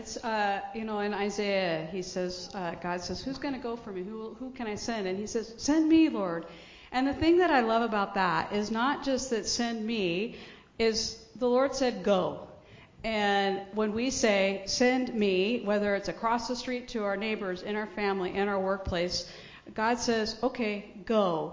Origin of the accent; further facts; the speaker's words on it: Pacific Northwest, United States; We're both from the Northwest, or at least I am more than Patrick, and as beautiful as we know in the Northwest.